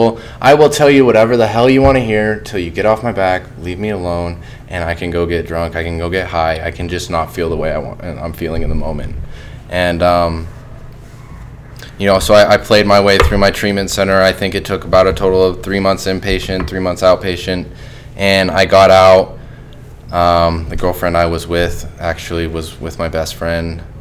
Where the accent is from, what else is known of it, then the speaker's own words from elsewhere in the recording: Austin, Texas, United States; born there; I was born in Austin, Texas, January 1st, 1993, to my dad, Todd, and my mom, Jennifer, and I feel like I came from a very loving family.